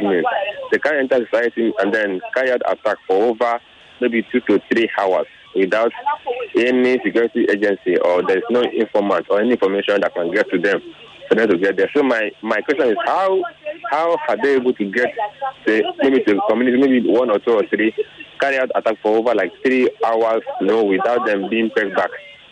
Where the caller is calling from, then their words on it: Lekki, Lagos, Nigeria; I'm calling from Lekki.